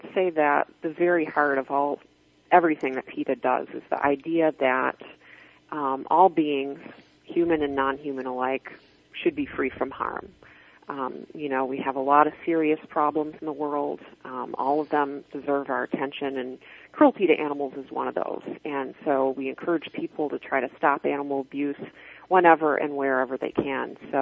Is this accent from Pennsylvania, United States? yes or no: no; Michigan, United States; I certainly didn't grow up that way, though. I'm from Michigan, and it's kind of an alien concept in the little town that I went to high school